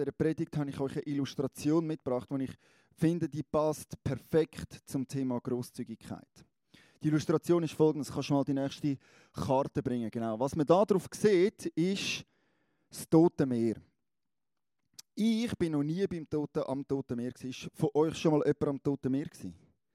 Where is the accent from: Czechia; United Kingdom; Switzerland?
Switzerland; Als Schweizer